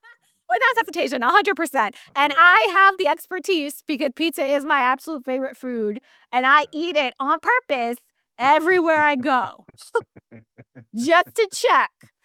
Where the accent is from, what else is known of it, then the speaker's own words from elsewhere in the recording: Queens, New York, United States; now in Long Island, United States; I am from Queens, born and raised in Queens. I currently reside in Long Island, so the far, far less cool place.